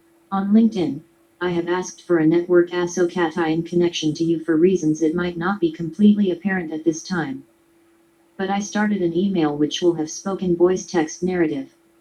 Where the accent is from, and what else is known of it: San Bernardino, California, United States; born there